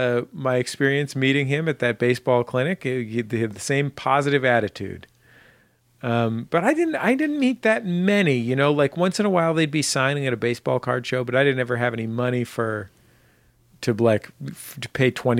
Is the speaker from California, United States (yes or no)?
yes; San Francisco, California, United States; I'm from San Francisco, so I was a Giants fan.